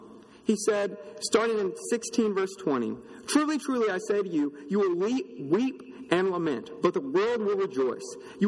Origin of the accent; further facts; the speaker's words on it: Neosho, Missouri, United States; Back in my hometown, Neosho, Missouri, there was a man who moved to that town several years ago.